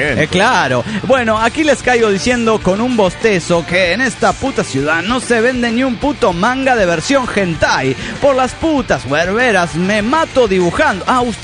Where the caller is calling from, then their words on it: Toluca, State of Mexico, Mexico; de Toluca, México.